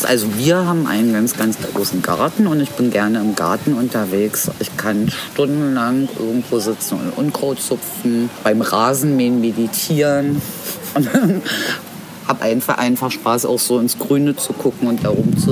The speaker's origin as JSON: {"language": "German", "region": "Berlin", "country": "Germany", "tie": "born or raised there", "said": "1970, im schönen Oskar-Zieten-Krankenhaus in Lichtenberg. Bin in Berlin zur Schule gegangen, aufgewachsen"}